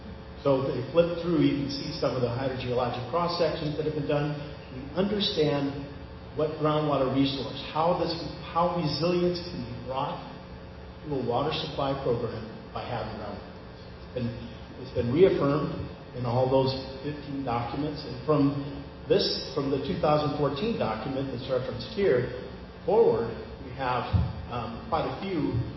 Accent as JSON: {"language": "English", "town": "Folsom", "region": "California", "country": "United States", "said": "I'm a hydrogeologist from Folsom. I'm right in your backyard. I've been here for a very long time, and I continue to be."}